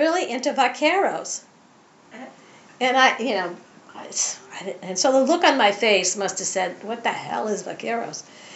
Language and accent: English; New England, United States; because, you know, I'm from New England, and we have manners, and you don't do that to people.